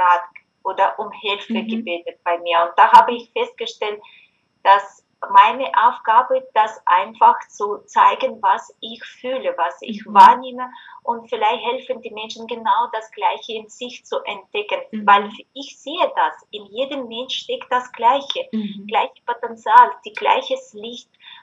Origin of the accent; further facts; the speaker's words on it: Russia; German is a second language; ich komme aus Russland.